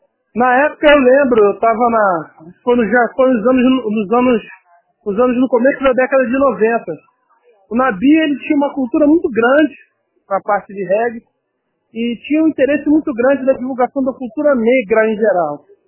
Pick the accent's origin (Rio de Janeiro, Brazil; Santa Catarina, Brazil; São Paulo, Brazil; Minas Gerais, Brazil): Rio de Janeiro, Brazil; eu sou carioca, nascido em Copacabana, me criei aqui em Copacabana, Rio de Janeiro, fui nascido na década de 70, no começo da década de 70